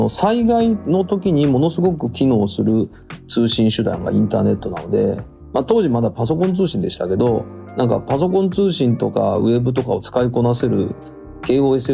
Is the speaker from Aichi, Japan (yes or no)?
no; Kobe, Hyogo, Japan; 私神戸の出身なんですけど